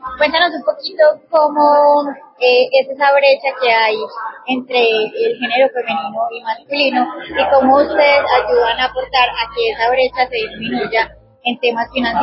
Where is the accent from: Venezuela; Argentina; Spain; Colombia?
Colombia; O algo súper productivo para todos nosotros como colombianos